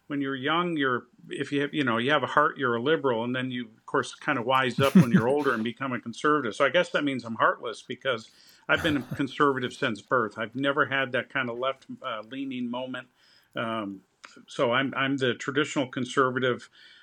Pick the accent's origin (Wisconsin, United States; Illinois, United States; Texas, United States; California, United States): Illinois, United States; Chicago; also born or lived in Peoria; I was born in Peoria, Illinois, but I was born there, but grew up in the Chicago area and stayed there all the way through college and a little bit after.